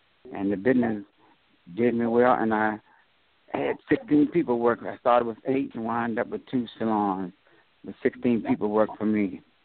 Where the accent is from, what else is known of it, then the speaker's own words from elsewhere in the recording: Washington, District of Columbia, United States; Well, I'm from Washington, D.C., born and raised.